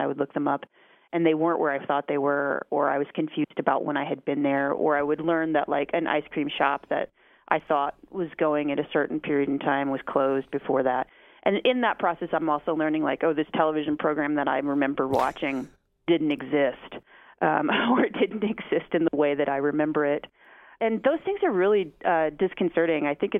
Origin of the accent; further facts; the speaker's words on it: Oklahoma, United States; which I didn't know personally any oil barons growing up in Oklahoma